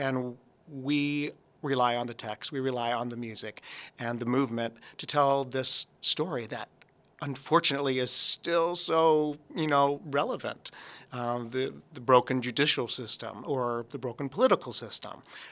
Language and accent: English; St. Louis, Missouri, United States; growing up in St. Louis, that was my only in, other than going to the Muni or the Fox Theater where the road companies would come through.